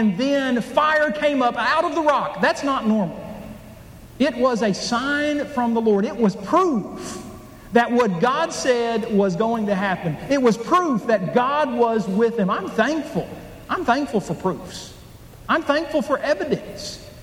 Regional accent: Oklahoma, United States; I grew up in Oklahoma.

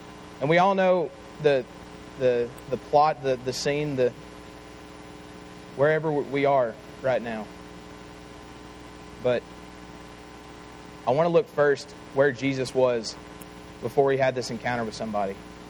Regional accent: Chattanooga, Tennessee, United States; Like I said, I grew up in Chattanooga.

